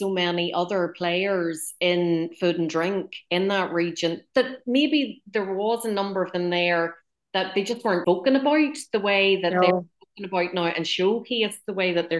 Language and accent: English; Northern Ireland, United Kingdom; growing up in Northern Ireland myself